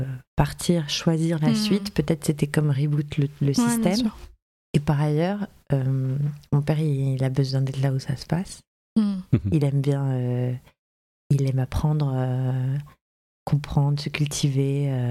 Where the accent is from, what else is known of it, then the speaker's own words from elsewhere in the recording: Enghien-les-Bains, Île-de-France, France; Moi, je suis née à Enghien-les-Bains.